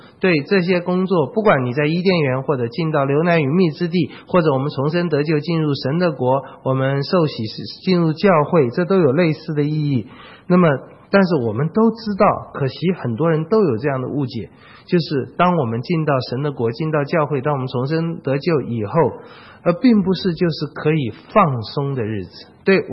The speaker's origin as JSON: {"language": "Chinese", "region": "Taichung", "country": "Taiwan", "tie": "born or raised there", "said": "那时候小时候在台中乡下看，很高兴。"}